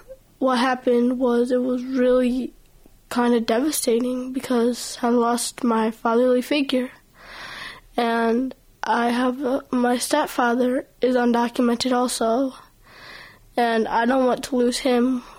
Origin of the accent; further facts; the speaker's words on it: United States; born there; Yes, I was born in the United States.